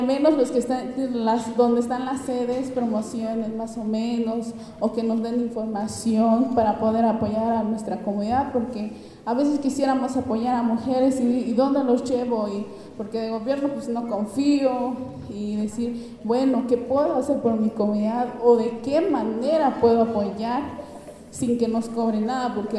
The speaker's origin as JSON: {"language": "Spanish", "town": "Petalcingo", "region": "Chiapas", "country": "Mexico", "said": "vengo del municipio de Tila, en una comunidad que se llama Petalcingo."}